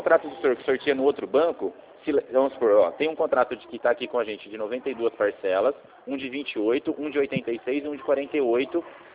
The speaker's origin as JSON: {"language": "Portuguese", "town": "Rio Claro", "region": "São Paulo", "country": "Brazil", "said": "Fico sim, inclusive é da minha região aqui, porque eu sou de Rio Claro."}